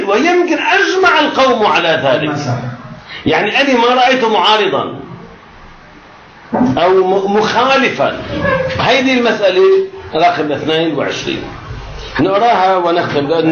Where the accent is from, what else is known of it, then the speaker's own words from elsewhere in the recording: Beirut, Beirut Governorate, Lebanon; نحن ابناء بيروت